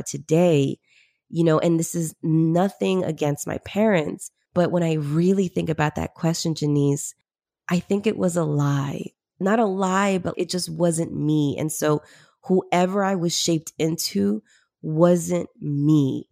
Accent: Peru; moved away; but I came from Peru originally in the 90s. We migrated here.

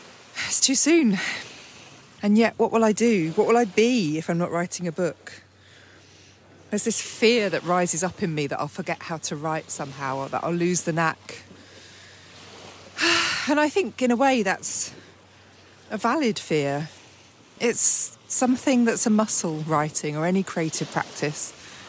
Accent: England, United Kingdom; you know, I'm English, as you can well tell.

